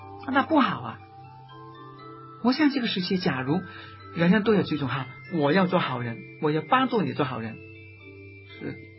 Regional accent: Guangdong, China; 从前我是广东人哈

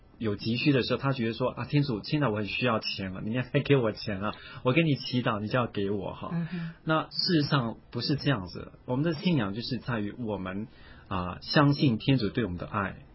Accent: Taiwan; 因为我们台湾人都自以为我们是很世界上很有钱的人

